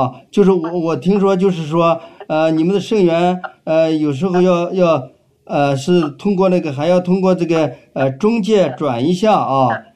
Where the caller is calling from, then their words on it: Chengdu, Sichuan, China; 我是从成都打过来，四川的成都，